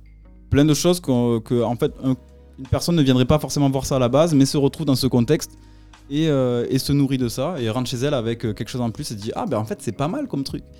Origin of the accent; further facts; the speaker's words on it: Tonneins, Nouvelle-Aquitaine, France; Je viens d'une petite contrée du Lot-et-Garonne qui s'appelle Tonins, ou Tonin pour certaines personnes.